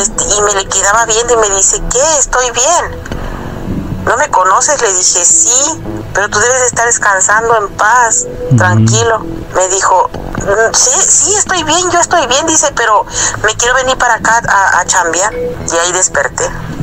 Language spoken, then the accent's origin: Spanish; Chilpancingo, Guerrero, Mexico; Soñé que estábamos en mi pueblo, en Chilpancingo, que estábamos con mis otros hermanos